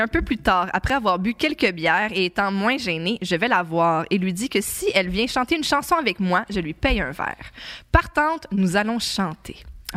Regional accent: L'Assomption, Quebec, Canada; Je suis de l'Assomption, et pour ceux qui connaissent le coin

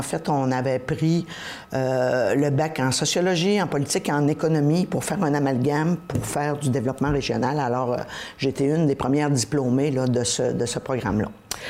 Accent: Dolbeau, Quebec, Canada; moi, je suis native de Dolbeau, qui à l'époque était Dolbeau, pas Dolbeau-Mistassini. Alors je suis issue d'une famille de 8 enfants. Je suis la cadette d'une famille de 8 enfants.

